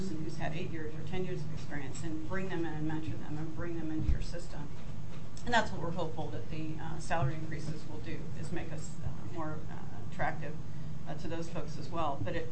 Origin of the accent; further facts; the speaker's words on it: Ohio, United States; And so I'm originally from the Ohio area, and Ohio, Michigan, the tri-state area there